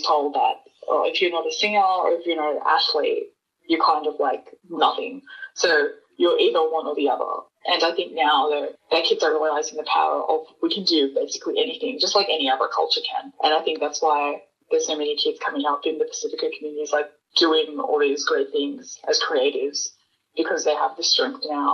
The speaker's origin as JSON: {"language": "English", "country": "Australia", "tie": "born or raised there", "said": "being born and raised in Australia and also being a Pacific Islander."}